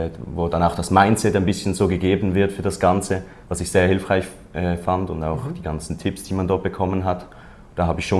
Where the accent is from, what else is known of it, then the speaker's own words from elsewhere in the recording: Switzerland; ich komme aus der Schweiz